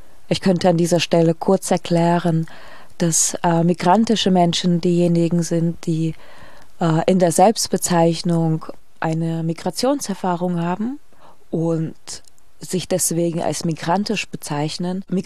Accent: Belarus; now in Germany; irgendwann aus Belarus nach Deutschland zu kommen und jetzt immer noch festzustellen, dass die Frage, woher kommst du, nicht mehr aufhört mir gegenüber.

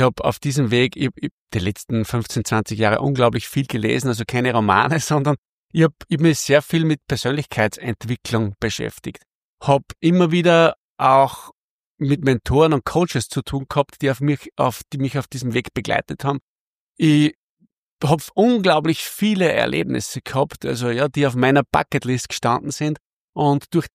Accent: Bad Leonfelden, Upper Austria, Austria; ich bin in Oberösterreich geboren, genau gesagt in Bad Leonfelden im schönen Mühlviertel und bin da geboren, habe mich dort verliebt in dieselbe Traumfrau, die ich noch immer zur Frau haben darf, habe dort ein kleines Häuschen mit drei Kindern gefüllt und ja, waschechter Oberösterreicher.

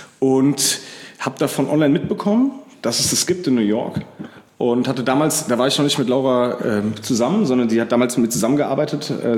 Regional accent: Dreieich, Hesse, Germany; Nein, ich kann es schon davor von diversen Skate-Sessions aus Frankfurt und aus Dreieich, wo ich aufgewachsen bin.

